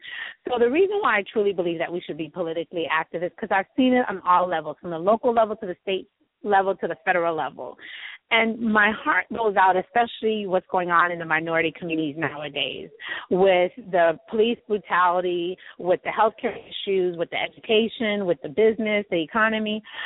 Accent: Florida, United States; So growing up in South Florida, having family members, both sides of my family are very religious.

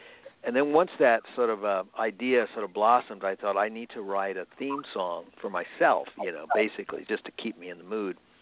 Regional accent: Long Island, New York, United States; accent: California; now in California, United States; And first they make fun of my California accent because they don't sound like I'm from Long Island anymore.

